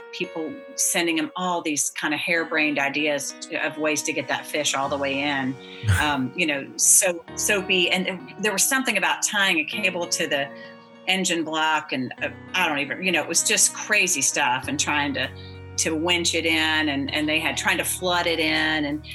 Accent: Texas, United States; now in North Carolina, United States; I grew up in South Texas near Galveston, and okay. I've been on boats all my life, different capacities, but I didn't know a whole lot about marlin fishing until I moved here

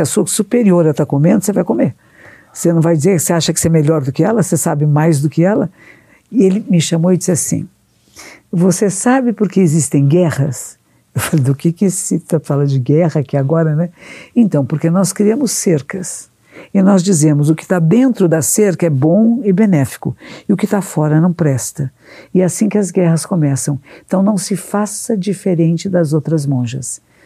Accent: Brazil; Para nós que somos aqui do Brasil

